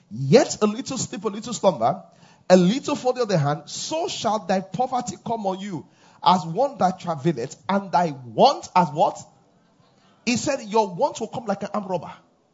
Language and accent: English; Nigeria; I say, I come from Nigeria.